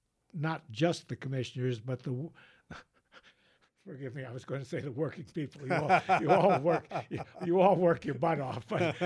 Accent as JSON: {"language": "English", "town": "New York City", "region": "New York", "country": "United States", "moved": "yes", "said": "I can make that statement because I come from New York City, and believe me, I've been here 30 some years, but it was like yesterday."}